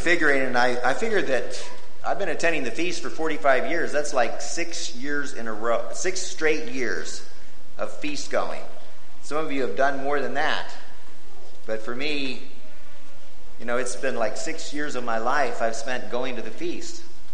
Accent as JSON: {"language": "English", "region": "Texas", "country": "United States", "said": "I am from Texas for a little while yet."}